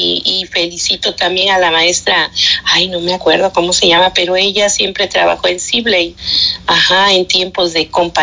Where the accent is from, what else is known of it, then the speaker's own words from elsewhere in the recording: Orizaba, Veracruz, Mexico; allá en mi ciudad natal, Orizaba, Veracruz